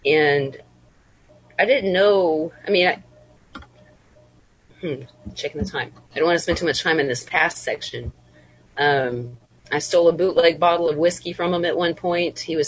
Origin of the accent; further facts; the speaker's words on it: Texas, United States; born there; My parents divorced when I was a baby. I was born near Dallas.